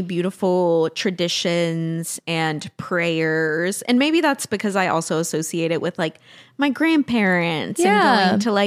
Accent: Tennessee, United States; my peers growing up in Tennessee.

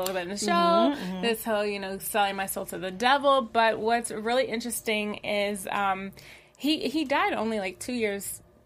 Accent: Tennessee, United States; I'm actually from Tennessee

